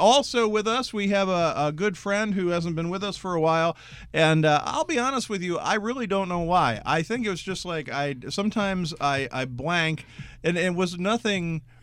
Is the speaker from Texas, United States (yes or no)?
no; Norristown, Pennsylvania, United States; in my hometown of Norristown, Pennsylvania, in Montgomery County, right outside of Philadelphia, 13 miles outside of Philadelphia.